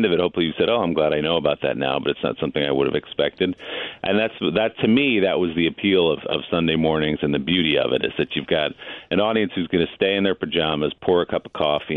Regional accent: Evanston, Illinois, United States; born there; because I was born in Evanston and I know a lot of people in Chicago.

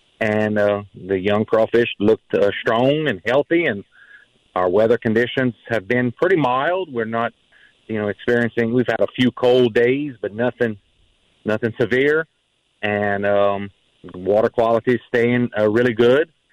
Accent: Louisiana, United States; This is where I'm born and raised in Southern Evangeline Parish, and it's home

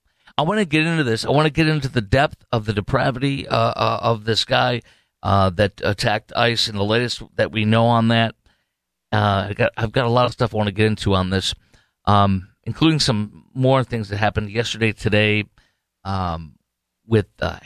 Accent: Chicago, Illinois, United States; It's in Chicago, which is my birthplace, my hometown.

